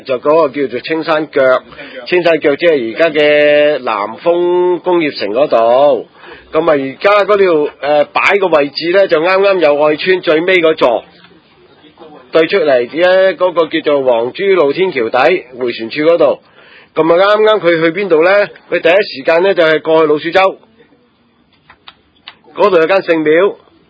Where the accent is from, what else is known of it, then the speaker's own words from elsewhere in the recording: Hong Kong; 因為我自己都在這裡土生土長